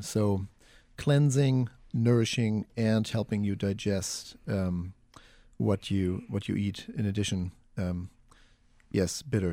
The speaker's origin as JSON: {"language": "English", "country": "Germany", "tie": "born or raised there", "said": "in Germany, growing up in Germany, bitter is much more part of the diet."}